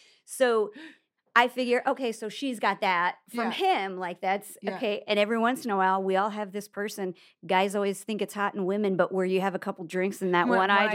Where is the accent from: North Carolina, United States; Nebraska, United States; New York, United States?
Nebraska, United States; Well, I'm from Nebraska.